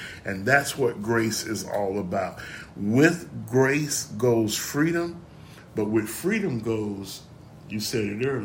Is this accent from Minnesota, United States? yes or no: no; Florida, United States; And we were raised in Florida